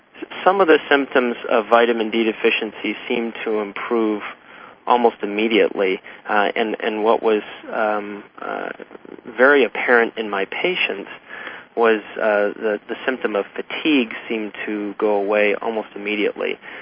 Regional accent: Texas, United States; moved away as an adult; now in Michigan, United States; I'm in Michigan right now, but I grew up in Texas and trained at the University of Texas Health Science Center in Houston

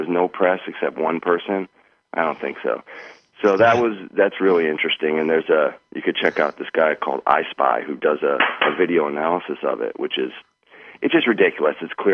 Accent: Midwest, United States; now in Los Angeles, United States; I'm from the Midwest, and I've been in LA for 6 years, and never saw these type clouds.

